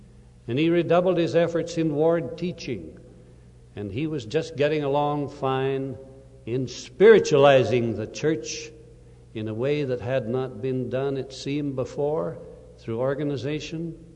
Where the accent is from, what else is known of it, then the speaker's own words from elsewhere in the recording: Logan, Utah, United States; I saw him in our tabernacle at Logan, my hometown.